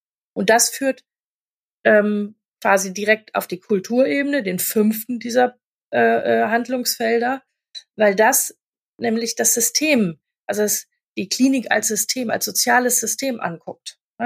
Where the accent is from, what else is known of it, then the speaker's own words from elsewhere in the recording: Berlin, Germany; ich komme ja aus Berlin, das ist ja nicht nur in Berlin so